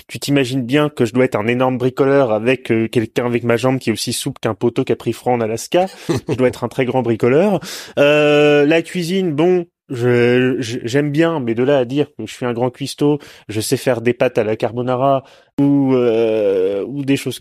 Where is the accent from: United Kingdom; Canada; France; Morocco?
France; Normandy; Non, je dis normand, on est normand.